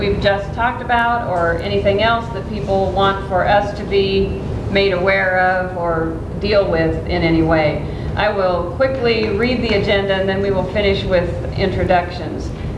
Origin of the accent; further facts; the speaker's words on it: Lincoln, United States; I'm chairman of the Board of Commissioners and I'm from Lincoln.